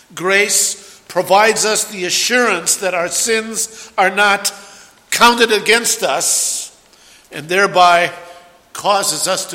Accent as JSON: {"language": "English", "region": "Minnesota", "country": "United States", "said": "I'm from Minnesota, and you don't know what cold is. I know what cold is. I've been in 30 below weather."}